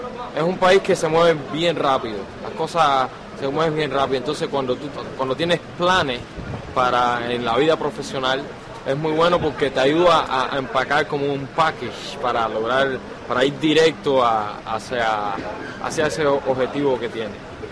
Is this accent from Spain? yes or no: no; Cuba; yo vengo de Cuba